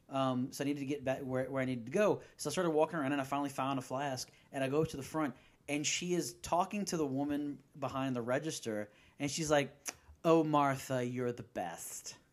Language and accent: English; Edinburgh, Scotland, United Kingdom; And I said, "Oh, no, actually, I'm from Edinburgh."